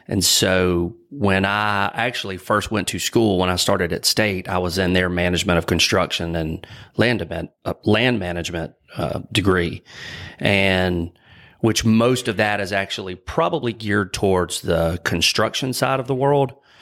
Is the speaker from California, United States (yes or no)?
no; Jackson, Mississippi, United States; So I was born and raised in Jackson. I grew up, went to Jackson Academy all the way from pre-K all the way through.